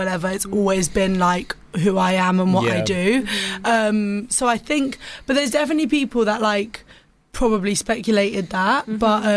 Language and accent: English; Cyprus; because I'm from Cyprus, obviously.